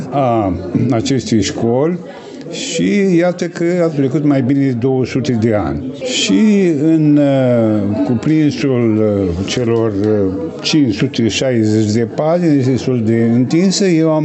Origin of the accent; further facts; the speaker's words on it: Suceava County, Romania; now in Iași, Romania; sunt originar din Bucovina, Bicovu de Jos, județul Suceava și la Iași m-am mutat de 7 ani.